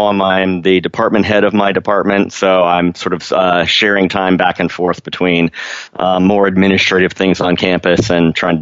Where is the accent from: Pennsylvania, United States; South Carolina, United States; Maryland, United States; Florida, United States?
Maryland, United States; So I grew up in Maryland in a suburb of Washington, D.C., sort of halfway between D.C. and Baltimore, and pretty close to Annapolis.